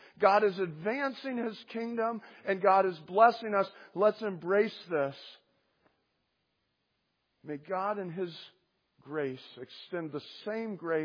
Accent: United States; I'm an American. I was raised here.

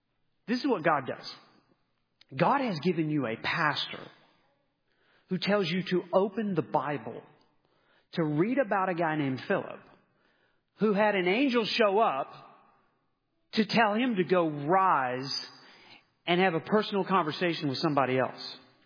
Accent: Lawton, Oklahoma, United States; moved away as an adult; I told you that I grew up in Lawton, Oklahoma, and I met the Lord there.

